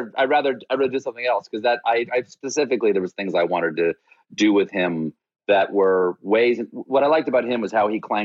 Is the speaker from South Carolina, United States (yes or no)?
yes; South Carolina, United States; I'm from South Carolina. All roads lead north from South Carolina.